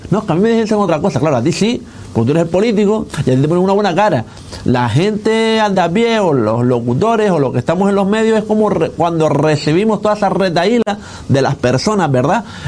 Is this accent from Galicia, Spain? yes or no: no; Canary Islands, Spain; now in Fuerteventura, Spain; que te haya venido un canario, como soy yo, soy canario, yo soy de Gran Canaria